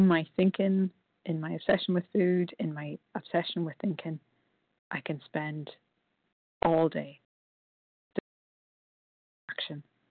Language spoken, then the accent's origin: English; Northern Ireland, United Kingdom; I am from Northern Ireland